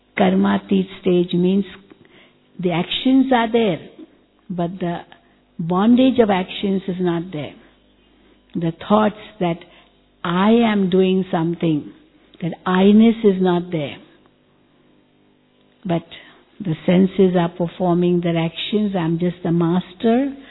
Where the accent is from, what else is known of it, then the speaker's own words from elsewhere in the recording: Mumbai, Maharashtra, India; English is a second language; and of course I am from Mumbai.